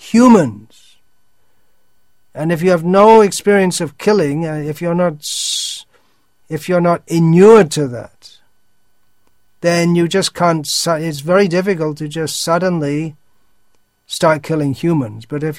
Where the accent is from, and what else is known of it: England, United Kingdom; born or raised there